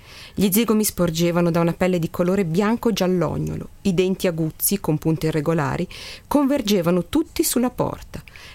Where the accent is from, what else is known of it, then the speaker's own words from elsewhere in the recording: Milan, Lombardy, Italy; noi siamo di Milano, qui a Milano, vero?